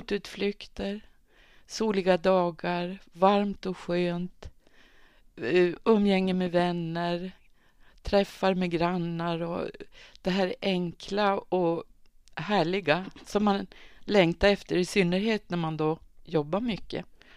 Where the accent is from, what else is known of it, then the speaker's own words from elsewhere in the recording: Kiruna, Norrbotten County, Sweden; Även för oss barn som växte upp 14 mil norr om polcirkeln. För jag är ju från Kiruna.